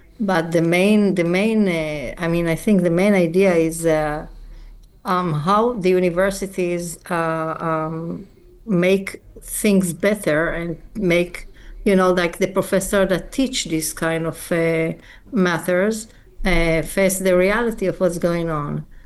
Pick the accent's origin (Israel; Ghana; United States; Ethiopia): Israel; And I am born and raised in Israel.